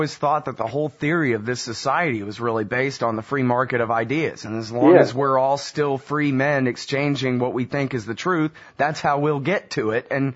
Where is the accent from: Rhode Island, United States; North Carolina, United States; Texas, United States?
Texas, United States; Austin; now in Los Angeles, United States; Well, you know, I'm in Los Angeles now, but I grew up in Austin, Texas.